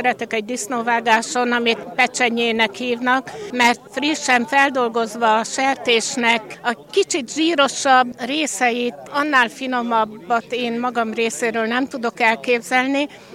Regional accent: Great Hungarian Plain, Hungary; Újszászváros alpolgármestere, Magyarországról, az Alföldről jöttünk.

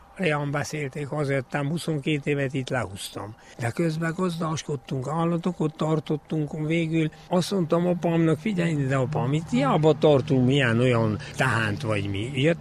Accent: Szentiván-Laborfalva, Covasna, Romania; 1949. júliusban születtem itt Szent Iván Laborfalban.

